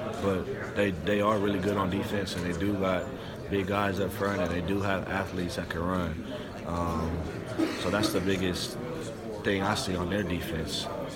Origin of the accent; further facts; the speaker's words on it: Long Beach, California, United States; Oh, I'm from Long Beach, California.